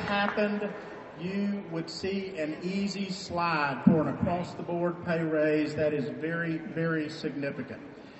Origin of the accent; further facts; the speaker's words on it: Bogue Chitto, Mississippi, United States; I'm from Bogachetta